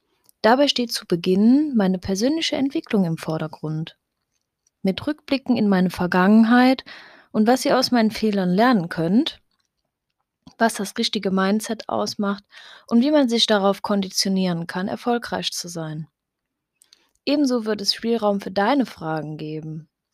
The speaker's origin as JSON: {"language": "German", "country": "Germany", "said": "Wie schon am Anfang erwähnt, bin ich 27 Jahre alt, ich komme aus Deutschland."}